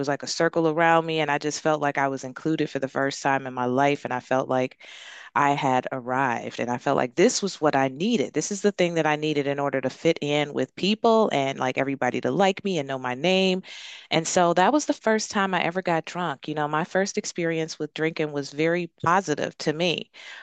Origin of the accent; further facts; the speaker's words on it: Detroit, Michigan, United States; So I grew up in Detroit, Michigan. I was the youngest of three children